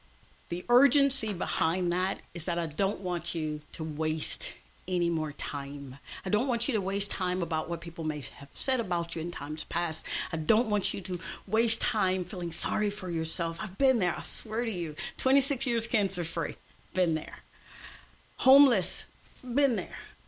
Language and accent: English; Mississippi, United States; I'm from Mississippi. My grandmother used to make biscuits